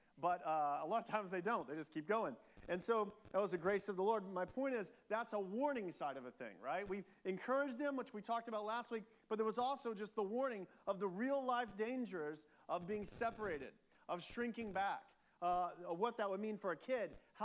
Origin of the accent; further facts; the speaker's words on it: Bastrop, Texas, United States; Bastrop. I was born in Texas, but grew up here. My family's from East Texas.